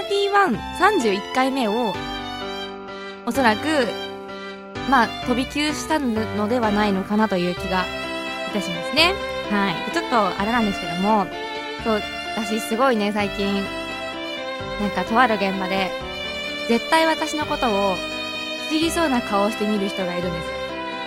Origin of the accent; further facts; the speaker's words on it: Minato, Tokyo, Japan; also born or lived in Otawara, Tochigi; 大体私東京出身なんですよ一応。港区出身で、 お育ちはね、7年くらいはちょっと栃木県の大田原市というところで育っているんですけれども、まあ出身で東京で一応言ってます。